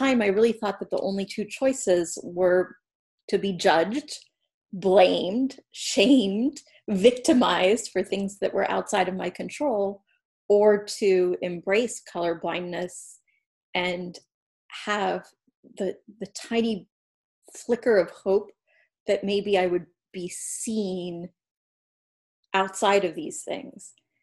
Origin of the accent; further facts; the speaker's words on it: France; born there; English is a second language; that I spoke a foreign language and I didn't speak English, or that I was born in France